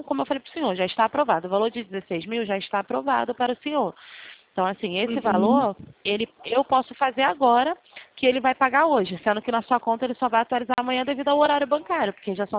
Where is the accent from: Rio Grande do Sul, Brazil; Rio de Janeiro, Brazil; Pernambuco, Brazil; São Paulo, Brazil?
Rio de Janeiro, Brazil; Eu sou de Santa Cruz.